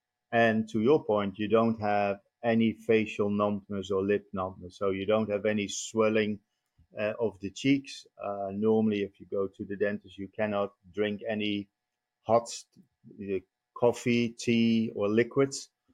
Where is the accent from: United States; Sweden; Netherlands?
Netherlands; moved away as an adult; I'm born and raised in the Netherlands.